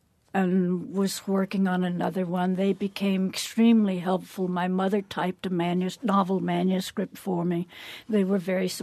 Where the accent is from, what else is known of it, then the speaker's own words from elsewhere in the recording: Ithaca, New York, United States; also born or lived in Baton Rouge, Louisiana; I was born in Baton Rouge. And then in Ithaca, where we had childhood, they had somebody else.